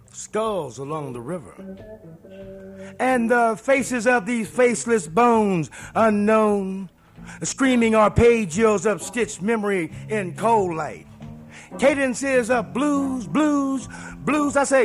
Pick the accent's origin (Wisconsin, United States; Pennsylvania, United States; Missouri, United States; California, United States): Missouri, United States; St. Louis; It's always a pleasure to come back to St. Louis because, you know, I love St. Louis. I'm from St. Louis. And I'm one of the home boys.